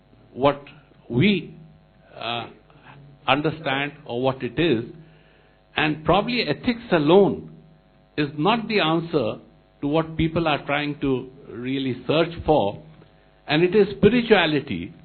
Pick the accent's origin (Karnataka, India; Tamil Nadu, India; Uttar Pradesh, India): Uttar Pradesh, India; Lucknow; I come from Lucknow, where there's an IIM